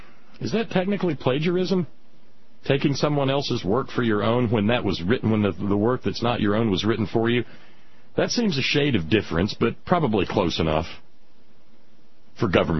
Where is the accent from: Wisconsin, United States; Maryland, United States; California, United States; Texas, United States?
Texas, United States; my home state of Texas